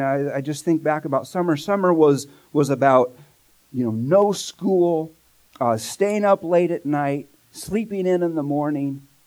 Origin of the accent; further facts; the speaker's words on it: Visalia, California, United States; Now, when I was a kid, I grew up here in the Central Valley down in Visalia.